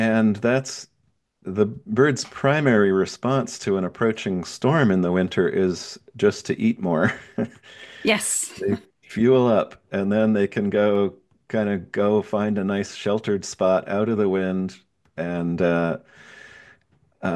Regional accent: Connecticut, United States; when I was growing up in Connecticut in the 1970s, robins were actually really rare in the winter then.

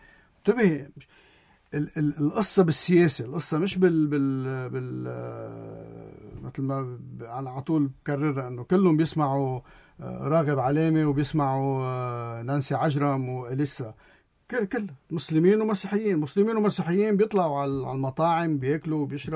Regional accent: Lebanon

